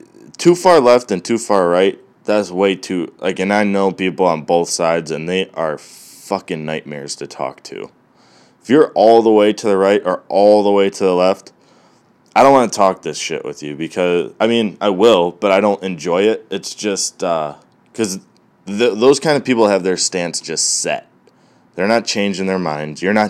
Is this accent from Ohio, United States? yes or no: yes; Parma, Ohio, United States; Look, I'm from Cleveland, Parma, whatever, same thing.